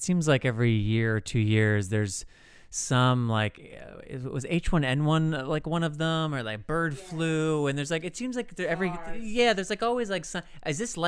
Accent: New York, United States; I was in my home state of New York a couple of weekends ago following Washington Days

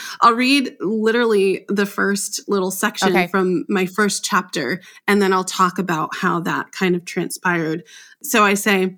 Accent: New York, United States; I live in North Carolina, but my home where I was born, I'm from New York.

